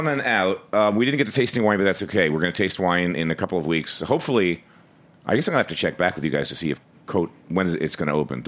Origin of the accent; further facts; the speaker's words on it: Philadelphia, Pennsylvania, United States; We grew up in Philadelphia, so it was, let's go to New York and Little Italy.